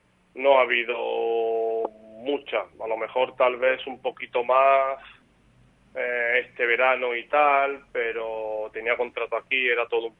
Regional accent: Málaga, Andalusia, Spain; now in Mallorca, Spain; el Málaga es el equipo de mi tierra, como tú bien has dicho, siempre se te queda una espina ahí clavada el por qué no poder haber triunfado en tu tierra. Pero bueno, estoy aquí en Mallorca

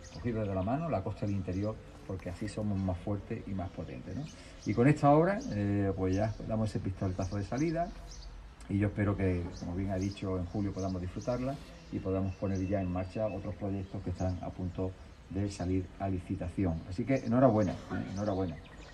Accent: Rincón de la Victoria, Andalusia, Spain; Mira que yo soy de Rincón de la Victoria, que soy de costa

